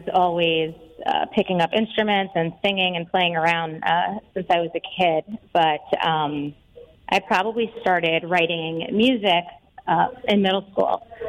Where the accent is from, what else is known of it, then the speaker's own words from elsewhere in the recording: Mahopac, New York, United States; I am from Mayapak.